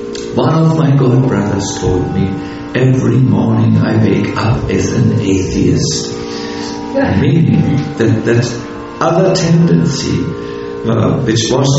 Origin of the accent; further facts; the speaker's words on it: West Germany, Germany; even the East German people, I'm from West Germany, but East German people can become Krishna conscious